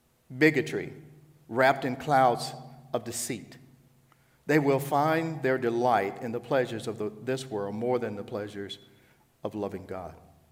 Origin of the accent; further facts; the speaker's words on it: Louisiana, United States; Like, I'm an old Southern boy. I grew up in Louisiana. And I saw the civil rights movement as a child.